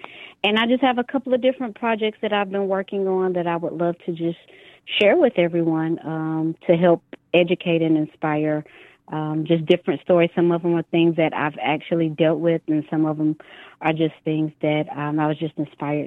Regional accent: North Carolina, United States; as you said, I'm from North Carolina

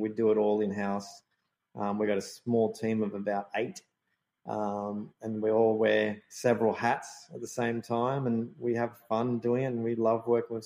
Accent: Australia; born there; It's Spanish. I'm Spanish. I was born in Australia

